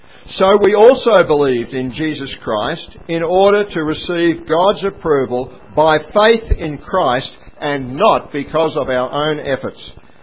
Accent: Kerang, Victoria, Australia; I was brought up in Kerrang, northern Victoria. White picket fence.

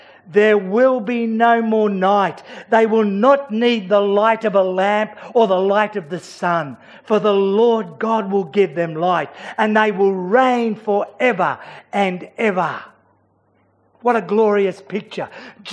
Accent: Sydney, New South Wales, Australia; I grew up in Sydney, in the city, and so I was never conscious of the absence of light.

